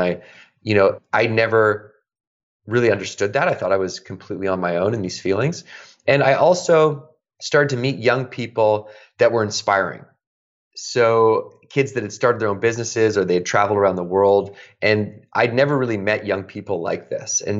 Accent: Victoria, British Columbia, Canada; I grew up in Canada, in Victoria, BC.

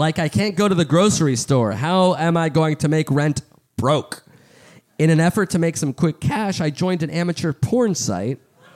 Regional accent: Denver, Colorado, United States; I'm from Denver, and he lives in the UK, so distance is obviously an issue.

